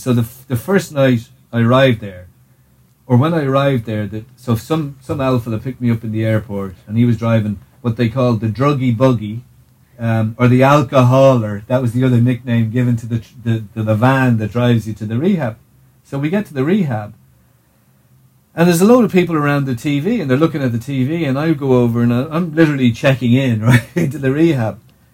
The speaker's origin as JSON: {"language": "English", "country": "Ireland", "said": "oh, yeah, no, I'm Irish."}